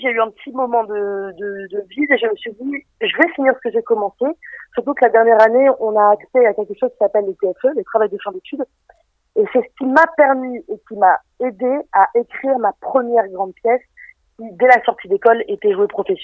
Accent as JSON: {"language": "French", "region": "Auvergne-Rhône-Alpes", "country": "France", "moved": "yes", "said": "On me dit mais comment t'as pu quitter les montagnes. C'était trop petit pour moi"}